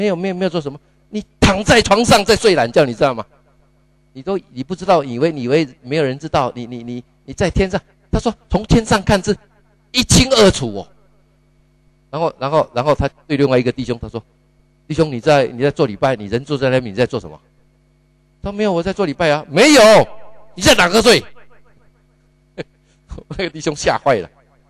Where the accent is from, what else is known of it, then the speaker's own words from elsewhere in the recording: southern Taiwan, Taiwan; 我小的时候在台湾南部哈